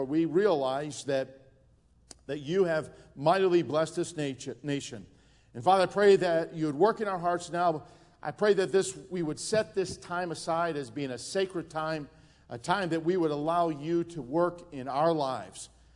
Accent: United States; I don't know about you, but I'm thankful that I'm American.

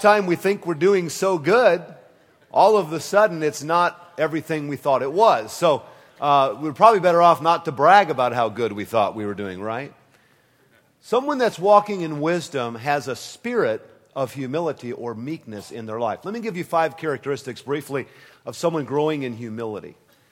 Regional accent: San Jose, California, United States; I'm from San Jose, California.

